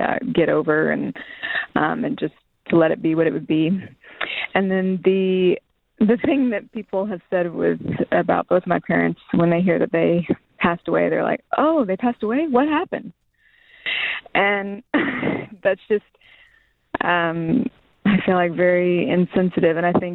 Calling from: Vashon, Washington, United States; I'm calling from Seattle. Actually, Vashon.

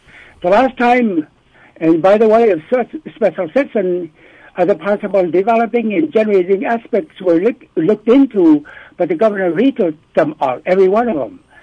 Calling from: Eek, Alaska, United States; I'm calling from Eek, Alaska.

